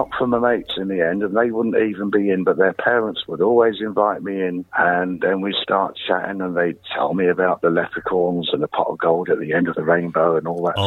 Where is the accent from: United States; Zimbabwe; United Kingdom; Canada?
United Kingdom; London; born there; I was born in the East End of London, 1958, a bit of a melting pot.